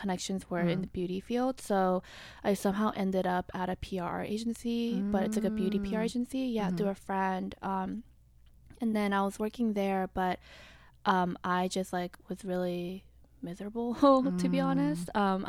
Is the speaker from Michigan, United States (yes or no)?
no; Atlanta, Georgia, United States; moved away as an adult; also born or lived in South Korea; now in New York, United States; I grew up in Atlanta, Georgia, like more in the suburbs.